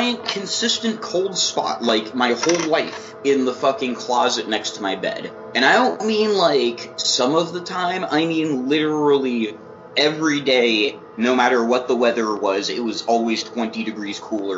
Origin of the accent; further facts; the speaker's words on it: Cliffside Park, New Jersey, United States; The house I grew up in, I grew up in Cliffside Park, New Jersey. It's right outside New York City.